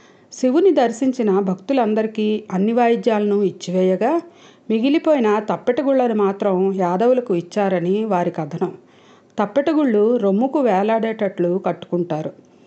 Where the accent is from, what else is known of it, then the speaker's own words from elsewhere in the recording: Andhra Pradesh, India; నేనైతే విజయనగరం జిల్లాలో పుట్టి ఒక పల్లెటూరులో, మారుమూల పల్లెటూరులో పుట్టి పెరిగాను